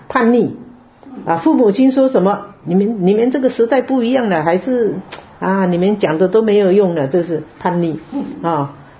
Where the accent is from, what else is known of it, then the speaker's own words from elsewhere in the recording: Taiwan; 就讲到我们中国人讲台湾人啦，我讲说台湾啦齁